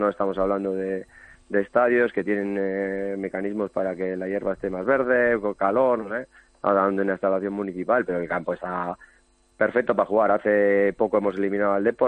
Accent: Busturia, Basque Country, Spain; yo soy de Bilbao, bueno, de Bilbao, de Busturia, de un pueblo de Guernica

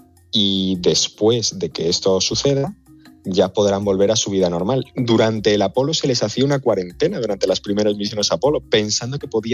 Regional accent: Málaga, Andalusia, Spain; Yo soy de Málaga, así que los calores de ahí los conocemos bien.

